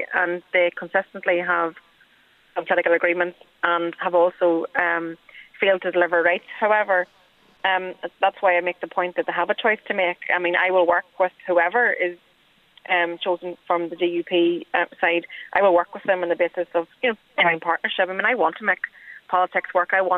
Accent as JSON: {"language": "English", "country": "Ireland", "said": "It's my right as an Irish national to have my identity protected in law, and also to have it, you know, cherished."}